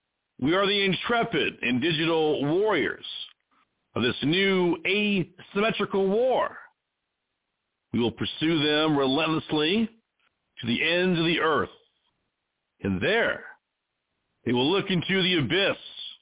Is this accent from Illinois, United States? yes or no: no; Phoenix, Arizona, United States; Well, I hail from the Phoenix Scottsdale area, the mountains of Arizona.